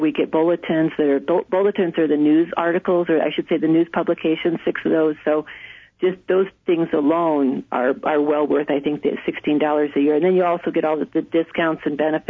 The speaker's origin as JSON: {"language": "English", "town": "Tucson", "region": "Arizona", "country": "United States", "tie": "born or raised there", "also_born_or_lived": "Phoenix", "said": "Well, a little bit of information about me is that I'm from Arizona. I grew up in Tucson a long time ago and spent 20 years in Phoenix."}